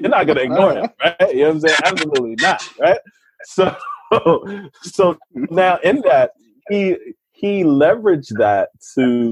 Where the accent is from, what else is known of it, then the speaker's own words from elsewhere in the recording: Coney Island, New York, United States; constantly reminded me that I did not grow up in Westchester County, but I grew up in Coney Island.